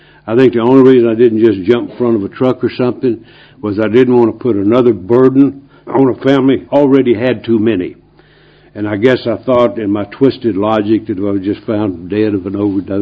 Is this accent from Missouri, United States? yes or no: no; North Carolina, United States; They couldn't afford a trip to Michigan, where I was from North Carolina.